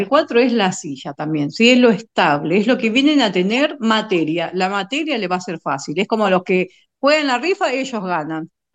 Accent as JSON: {"language": "Spanish", "country": "Argentina", "said": "¿Me gusta el mate porque soy argentina?"}